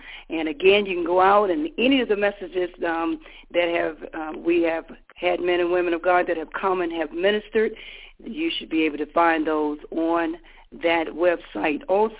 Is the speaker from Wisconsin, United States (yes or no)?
yes; Hartford, Wisconsin, United States; from Hartford, Wisconsin, on the north side, but this morning sitting in Colorado Springs, Colorado.